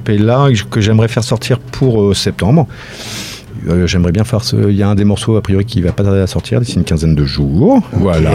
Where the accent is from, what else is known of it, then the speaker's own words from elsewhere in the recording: Île-de-France, France; À la base, on vient de banlieue parisienne. Voilà, des Yvelines, plus exactement.